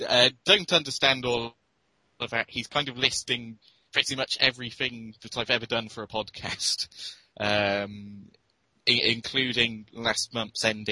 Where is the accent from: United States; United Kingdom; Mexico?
United Kingdom; I am being British, if it's fair to say.